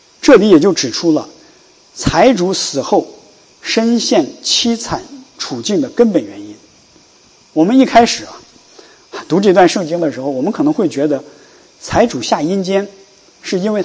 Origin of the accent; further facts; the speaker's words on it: China; 我是在大陆出生长大